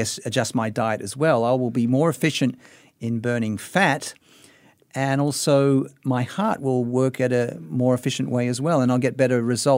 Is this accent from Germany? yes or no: no; Australia; I'm no spring chicken, let's face it, Ben, we're all getting older. But I had this mentality from when I was growing up in Australia